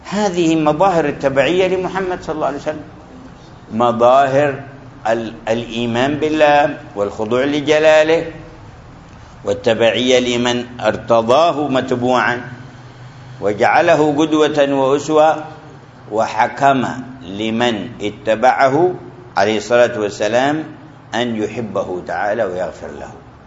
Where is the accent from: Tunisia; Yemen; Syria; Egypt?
Yemen; Hadramaut; في مثل هذا الوديان عندنا في حضرموت